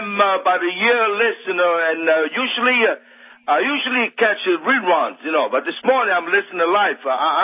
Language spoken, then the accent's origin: English; Italy; English is a second language; I'm Italian, you know, I come from Italy, and I grew up in the farm.